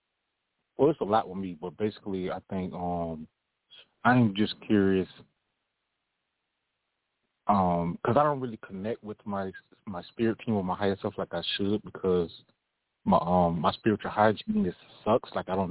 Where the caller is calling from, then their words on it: Clearwater, Florida, United States; Clearwater, Florida.